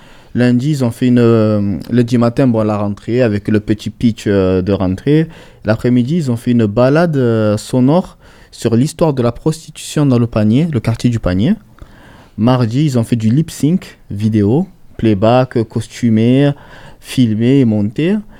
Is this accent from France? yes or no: yes; Marseille, Provence-Alpes-Côte d'Azur, France; Je suis Marseillais, nous sommes Marseillais avec Zara et nous aimons notre ville plus que tout.